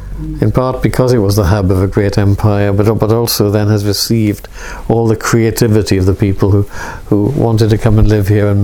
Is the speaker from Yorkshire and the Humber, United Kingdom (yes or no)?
no; Wales, United Kingdom; and speaking as a Welshman, as a Welshman, that kind of sense of resentment.